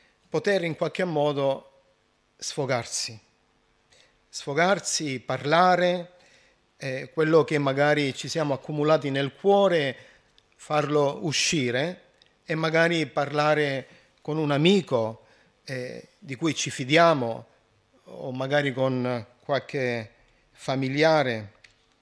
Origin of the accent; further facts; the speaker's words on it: Apulia, Italy; Giù da noi, in Puglia, c'è un proverbio che dice che chi si lamenta sta bene